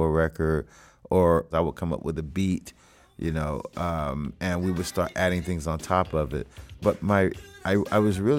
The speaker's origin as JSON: {"language": "English", "town": "Cincinnati", "region": "Ohio", "country": "United States", "tie": "born or raised there", "said": "Growing up listening to music, I grew up in Cincinnati"}